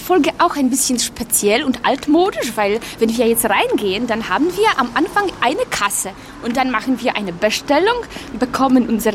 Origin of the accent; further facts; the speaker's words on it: Szczecin, West Pomeranian Voivodeship, Poland; born there; Ja, ich bin Stettinerin und ich liebe meine Stadt